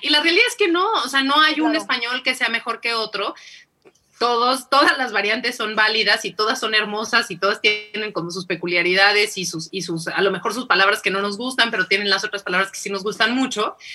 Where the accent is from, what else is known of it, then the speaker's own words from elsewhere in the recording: Mexico; nosotros en México decimos fútbol, para nosotros la vocal que pronunciamos con más fuerza es